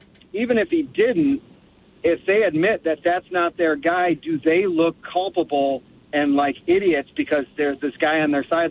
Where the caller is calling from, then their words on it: Grand Ledge, Michigan, United States; From Grand Ledge here.